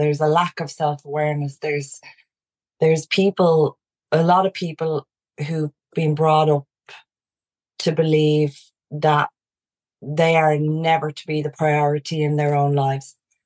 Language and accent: English; Dublin, Leinster, Ireland; so I grew up in Dublin in sort of a very working class, background family, five kids. My dad was a bread man.